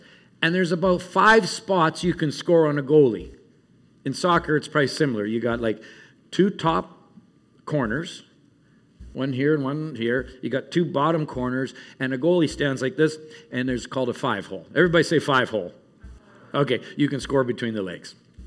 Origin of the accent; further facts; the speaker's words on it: Calgary, Alberta, Canada; I grew up in Calgary, Canada, and played junior hockey up there.